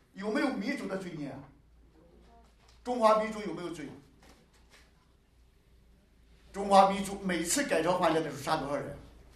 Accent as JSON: {"language": "Chinese", "region": "Shandong", "country": "China", "tie": "born or raised there", "said": "我一晃啊66年出生，那按照我们山东老家。"}